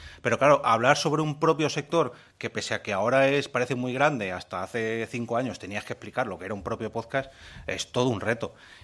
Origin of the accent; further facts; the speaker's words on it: Community of Madrid, Spain; Perdón por mi catalán, que está un poco oxidado como madrileño